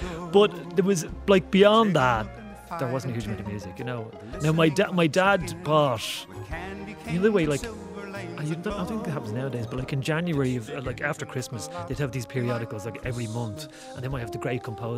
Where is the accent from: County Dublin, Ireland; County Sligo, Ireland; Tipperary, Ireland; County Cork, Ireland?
County Dublin, Ireland; Santry; and I grew up in Santry